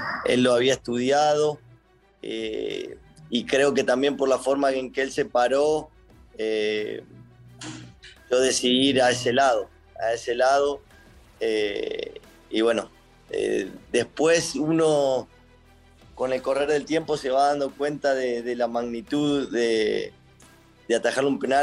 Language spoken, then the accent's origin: Spanish; Argentina; born there; Sabés que soy nacido en Argentina